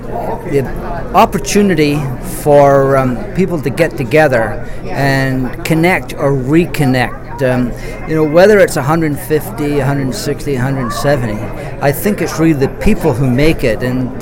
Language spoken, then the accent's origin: English; Scotland, United Kingdom; although I'm Scottish, I'm not a fisherman at all